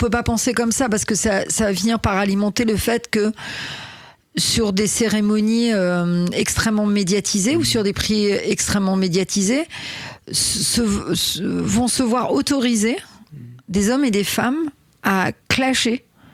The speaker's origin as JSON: {"language": "French", "region": "Brittany", "country": "France", "said": "Et moi, en tant que bretonne, on en parle ou pas?"}